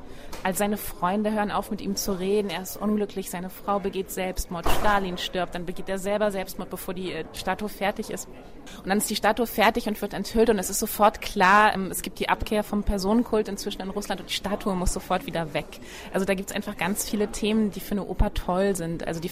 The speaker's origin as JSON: {"language": "German", "region": "Bremen", "country": "Germany", "tie": "born or raised there", "lives_now": "Prague, Czech Republic", "said": "wir fahren im Herbst, im November nach Bremen, in meiner Heimatstadt."}